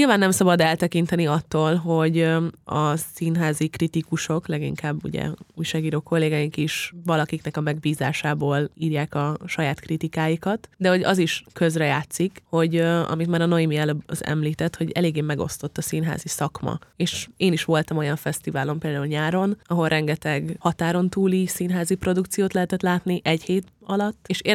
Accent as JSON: {"language": "Hungarian", "town": "Pécs", "region": "Baranya", "country": "Hungary", "said": "Hozzátenném nekem pécsiként, az iszonyatosan nagy szívfájdalma"}